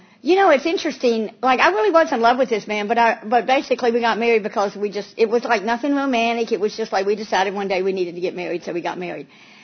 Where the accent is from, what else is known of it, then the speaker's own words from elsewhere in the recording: North Carolina, United States; I grew up in North Carolina. My dad was a magician